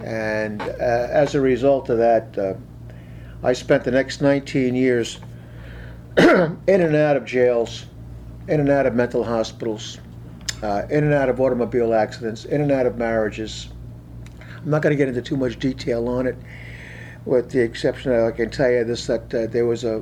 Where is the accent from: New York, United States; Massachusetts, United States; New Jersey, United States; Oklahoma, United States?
New Jersey, United States; Union City; born there; I was born in Union City, New Jersey, October the 14th, 1939